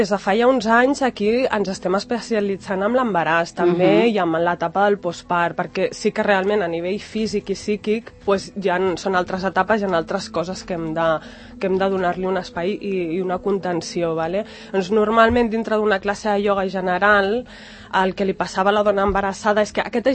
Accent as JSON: {"language": "Catalan", "town": "Sant Cugat del Vallès", "region": "Catalonia", "country": "Spain", "said": "En realitat, bàsicament estic a Sant Cugat, perquè jo sóc de Sant Cugat i m'agrada treballar a prop de casa"}